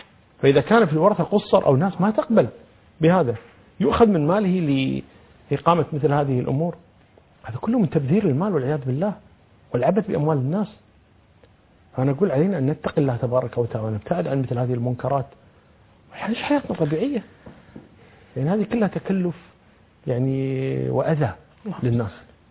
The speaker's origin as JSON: {"language": "Arabic", "country": "Kuwait", "said": "أنا الحمد لله ما عندنا في الكويت"}